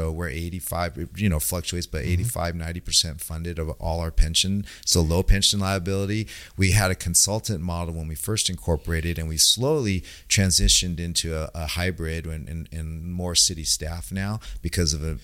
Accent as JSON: {"language": "English", "town": "Sacramento", "region": "California", "country": "United States", "tie": "born or raised there", "said": "So I mean, was born and raised in Greenhaven Park area."}